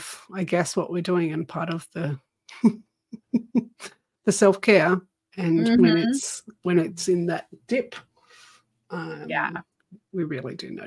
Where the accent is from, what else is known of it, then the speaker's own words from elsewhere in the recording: Tasmania, Australia; from Tasmania.